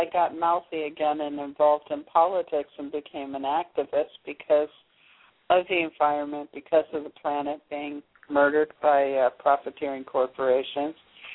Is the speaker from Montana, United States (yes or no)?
no; Lighthouse Point, Florida, United States; I'm actually from Lighthouse Point, new to up here. But when we were kids, we used to come up, you know, with the parents.